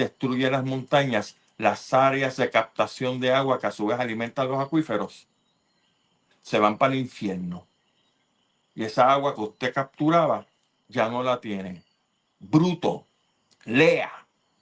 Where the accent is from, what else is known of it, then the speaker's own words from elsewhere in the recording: Puerto Rico; La cosa se le va a poner, como decimos un puertorriqueño, los huevos se le van a poner a peseta.